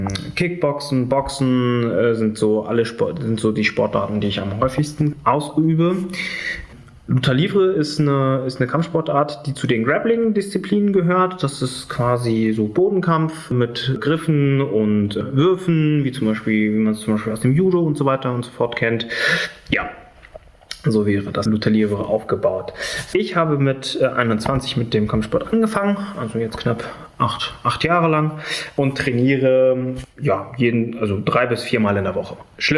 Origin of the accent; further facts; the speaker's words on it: Fahrenheide, Germany; Ich bin in Fahrenheide geboren und aufgewachsen